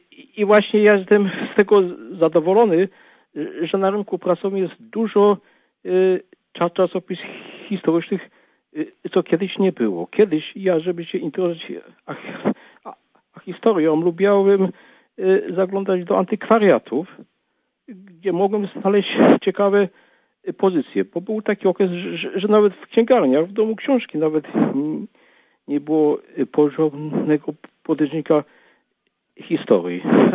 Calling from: Bydgoszcz, Kuyavian-Pomeranian Voivodeship, Poland; z Bydgoszczy i ja interesuję się historią od dzieciństwa. Teraz już jestem emerytem w tej chwili

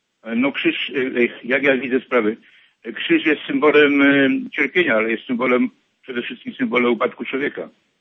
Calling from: Chicago, Illinois, United States; ja jestem z Chicago.

